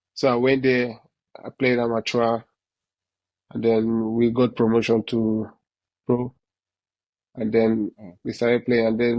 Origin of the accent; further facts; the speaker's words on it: Kano, Nigeria; English is a second language; Well, I grew up in Kano State. It's like a Muslim area. I grew up there playing football.